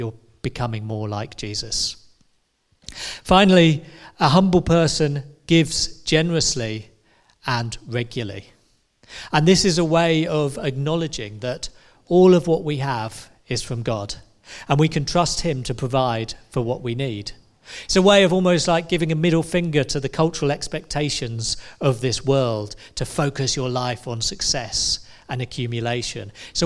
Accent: United Kingdom; Now, since we're very British, aren't we? And we're not so much like our American brothers and sisters.

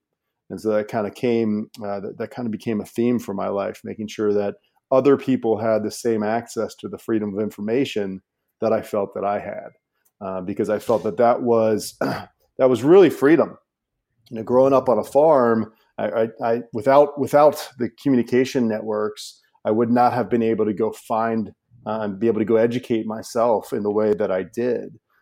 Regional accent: Lebanon, Ohio, United States; So growing up outside of Cincinnati, growing up in Lebanon, Ohio, there weren't many people to talk to near the farmlands.

